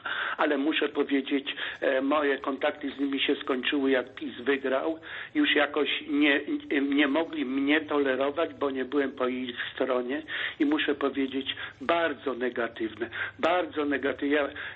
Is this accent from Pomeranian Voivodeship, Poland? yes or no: yes; Kościerzyna, Pomeranian Voivodeship, Poland; bo pochodzę z Kaszub, z Kościerzyny